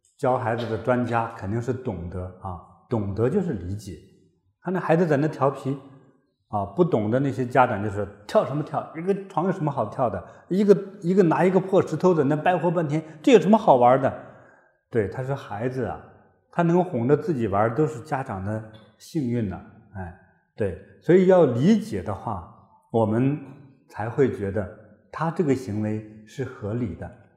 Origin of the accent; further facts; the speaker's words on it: China; 我在小时候长大的过程之中啊，在中国经常用各种各样的原因会说一个叫理解万岁哈